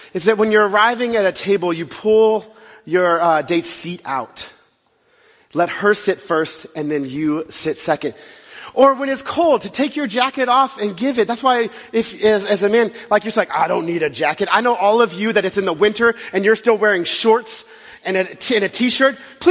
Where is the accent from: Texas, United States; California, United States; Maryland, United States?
Texas, United States; there's something in the South. I grew up in Texas